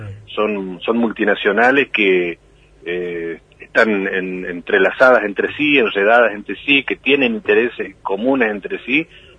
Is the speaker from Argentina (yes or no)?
yes; Argentina; sabemos cuán permeables somos los argentinos con algunas áreas de nuestros gobiernos